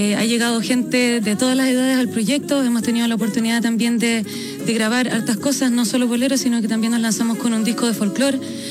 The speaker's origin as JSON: {"language": "Spanish", "town": "Punta Arenas", "region": "Magallanes", "country": "Chile", "lives_now": "Santiago, Chile", "said": "Yo soy de Punta Arenas, vivo hace un par de años acá en Santiago"}